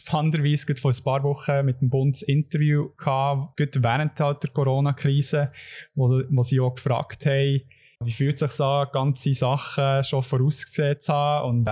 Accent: Bern, Switzerland; jetzt gerade als Berner selber.

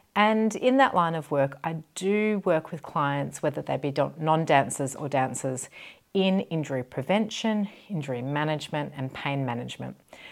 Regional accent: Australia; I am from the Dance Safe Project. I was born and raised and live in Australia.

